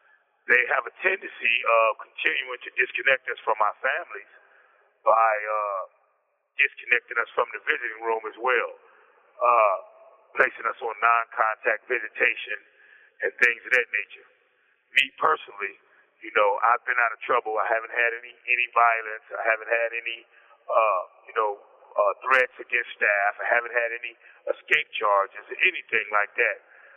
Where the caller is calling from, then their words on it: Indiana, United States; I am calling from the Indiana Department of Corrections at the Wabash Valley Correctional Facility.